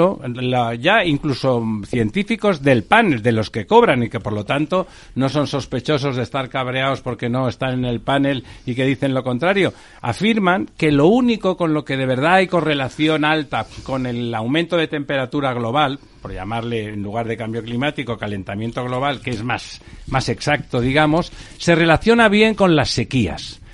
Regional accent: Spain; Digo, no, yo soy de España.

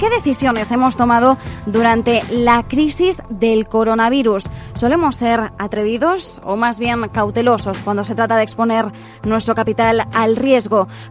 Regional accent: Spain; cómo somos los españoles cuando se trata de abordar los mercados

